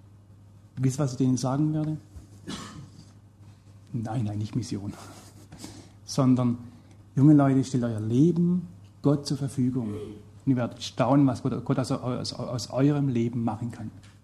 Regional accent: Heilbronn, Baden-Württemberg, Germany; Wenn ich eine Stadt nehme in Heilbronn, meine Heimatstadt, hat 100.000 Einwohner.

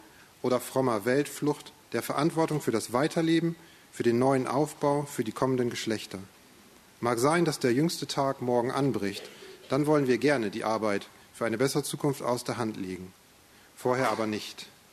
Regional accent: Lower Saxony, Germany; moved away as an adult; now in Tanzania; Ursprünglich aus Ostfriesland, inzwischen aber wie gesagt aus Tansania. Bin mit meiner Frau Vicky 2002 ausgereist.

